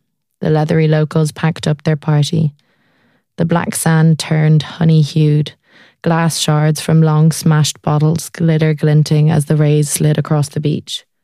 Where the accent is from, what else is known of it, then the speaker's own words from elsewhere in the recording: Dublin, Leinster, Ireland; moved away as an adult; I had just never seen weather like that here when I was growing up in Dublin.